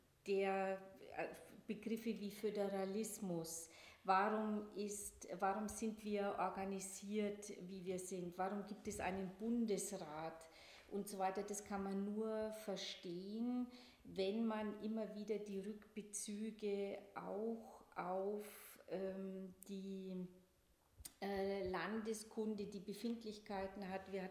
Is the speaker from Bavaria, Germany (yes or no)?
yes; Bavaria, Germany; accent: Upper Franconian; Ja, das Oberfränkische ist aus dem Teil, aus dem ich bin im Landkreis Bayreuth aufgewachsen, das, was ich da mitbekommen habe.